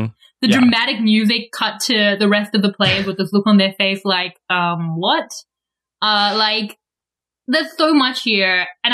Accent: Victoria, Australia; We also discovered Sierra Reed lives in my home state of Victoria.

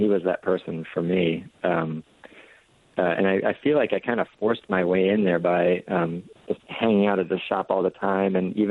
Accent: Attleboro, Massachusetts, United States; also born or lived in New Bedford, United States; And I didn't grow up in Rhode Island, but I grew up nearby in Attleboro and New Bedford. So those were my formative years.

